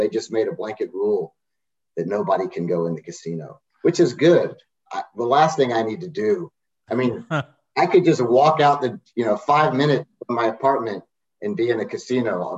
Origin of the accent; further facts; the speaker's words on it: Birmingham, Alabama, United States; also born or lived in Atlanta, United States; I was born in Atlanta, then we moved right back to Alabama. So I grew up in Birmingham, Alabama